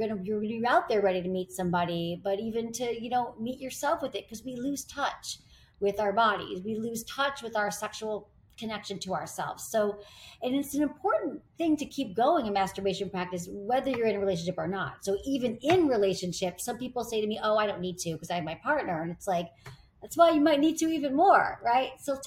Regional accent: Michigan, United States; And I didn't like grow up on in the middle of nowhere. Like I grew up in Michigan. We had like television.

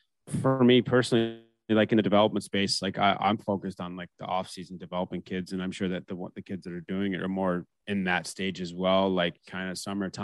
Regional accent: Canada; And I even being American, I grew up in Canada, right?

